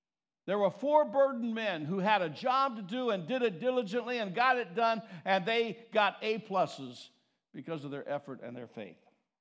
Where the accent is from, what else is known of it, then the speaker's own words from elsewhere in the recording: California, United States; Oh, it's so cold. I'm from California. This is so cold.